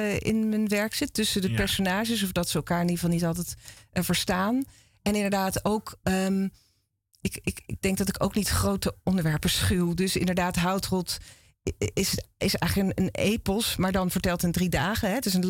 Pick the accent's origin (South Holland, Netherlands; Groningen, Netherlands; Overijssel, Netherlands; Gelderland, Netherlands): South Holland, Netherlands; Rotterdam; Rotterdam.